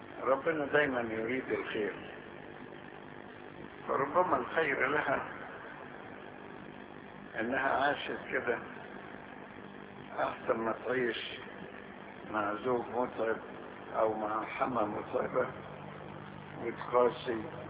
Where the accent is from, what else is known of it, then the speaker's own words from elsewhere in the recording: Upper Egypt, Egypt; معلش انا صعيدي زيك